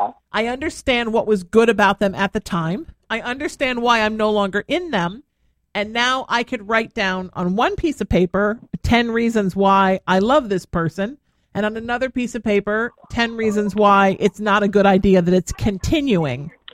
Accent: Ireland; let me just say, I am Irish and I'm an Aries.

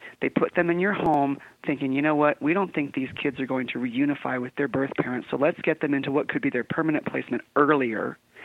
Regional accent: San Diego, California, United States; I was born and raised in San Diego.

